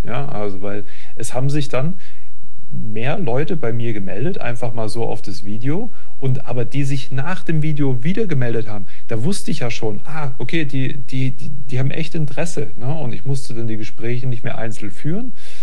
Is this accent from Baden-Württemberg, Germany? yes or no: yes; Baden-Württemberg, Germany; ich komme ja aus dem Speckgürtel von Stuttgart